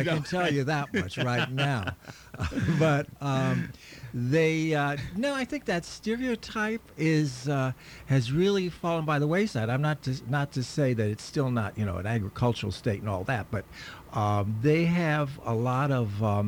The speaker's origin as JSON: {"language": "English", "town": "Omaha", "region": "Nebraska", "country": "United States", "tie": "born or raised there", "said": "I've made my life here, but I'm a Westerner by birth, and I was raised in the Midwest and the West. I was born in Nebraska, actually."}